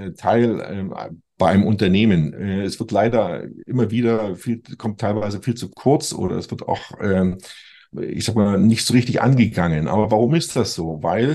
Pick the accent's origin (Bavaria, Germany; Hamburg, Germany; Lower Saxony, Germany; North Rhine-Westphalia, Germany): Bavaria, Germany; Regensburg; Ich bin aus Regensburg